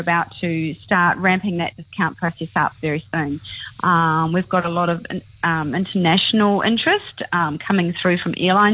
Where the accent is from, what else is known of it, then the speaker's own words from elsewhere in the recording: New Zealand; You might pick up, I'm a Kiwi.